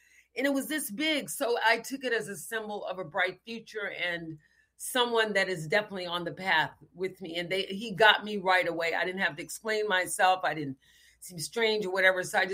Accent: Texas, United States; I told him I was from Texas.

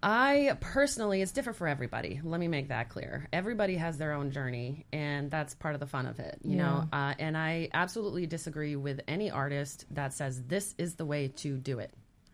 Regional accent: Massachusetts, United States; I grew up in Massachusetts.

